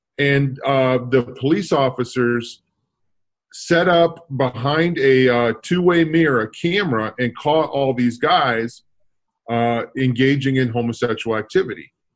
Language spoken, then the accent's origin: English; Mansfield, Ohio, United States; the very first shot of the film after the logos come up is a shot that was taken in my hometown of Mansfield, Ohio.